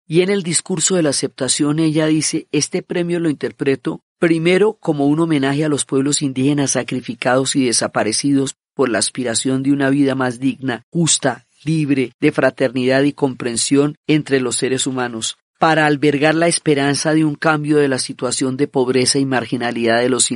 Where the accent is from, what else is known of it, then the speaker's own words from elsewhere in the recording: Colombia; los paraguayos y los colombianos somos hermanos